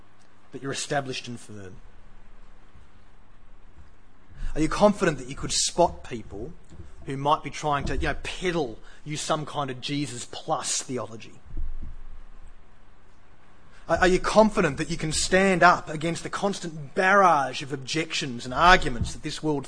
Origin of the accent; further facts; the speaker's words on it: Australia; We began thinking about the concept of reconciliation and just how important it is for us as Australian people.